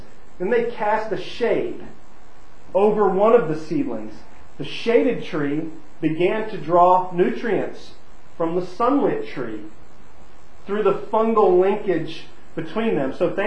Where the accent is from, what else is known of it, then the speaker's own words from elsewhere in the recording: United States; Growing up in America and being thoroughly American, you know, right? I'm into the culture, I'm swimming in it. Right, I've grown up here.